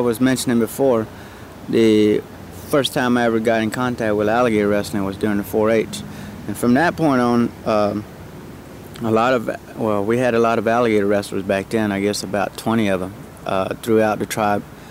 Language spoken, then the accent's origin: English; Brighton Reservation, Florida, United States; Well, when I was 12 years old, growing up in Brighton Reservation, we had a 4-H club made up of all the Indians.